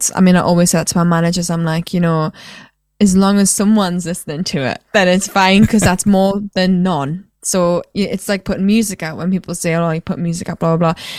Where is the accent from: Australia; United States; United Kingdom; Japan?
United Kingdom; North East England; I'm originally from County Durham in the northeast